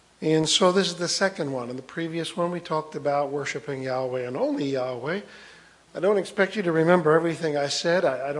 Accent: Fulton, Missouri, United States; I'm from Fulton, Missouri.

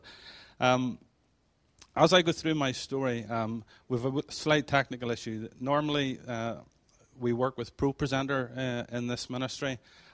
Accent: Aberdeen, Scotland, United Kingdom; now in Ireland; I was born in Aberdeen in Scotland, so I'm actually Scottish and not Irish, but I sort of like to sort of adopt myself as being an Irishman. I've lived there for 41 years

